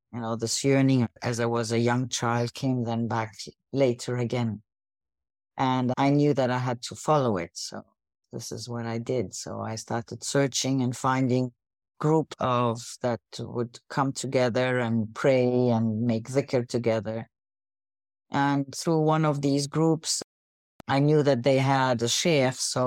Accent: Lebanon; born or raised there; also born or lived in Baghdad, Iraq / Austria / Egypt / United Arab Emirates

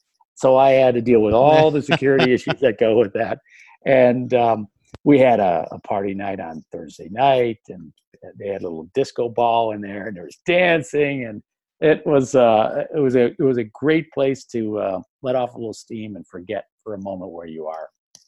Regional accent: Milwaukee, Wisconsin, United States; No, I'm actually back in my hometown, Milwaukee, Wisconsin, where I was born and raised.

